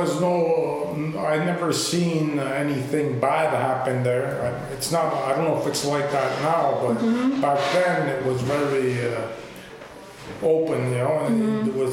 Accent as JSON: {"language": "English", "town": "Montreal", "region": "Quebec", "country": "Canada", "tie": "born there", "said": "I was born in Montreal, yeah."}